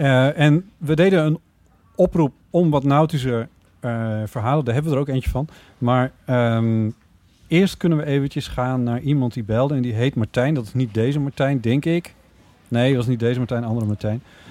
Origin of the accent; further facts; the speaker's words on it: Friesland, Netherlands; Ik kom gewoon uit Friesland.